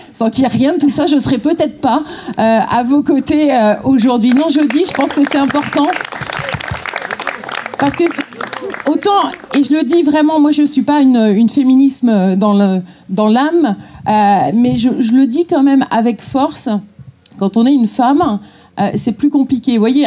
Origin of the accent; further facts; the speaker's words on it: Le Mans, Pays de la Loire, France; born there; La ville donc où je suis née, sur Le Mans